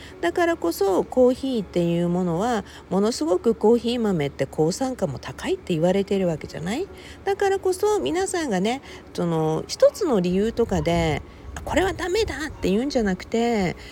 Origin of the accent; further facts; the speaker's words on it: Okinawa, Japan; 沖縄生まれ沖縄育ちだから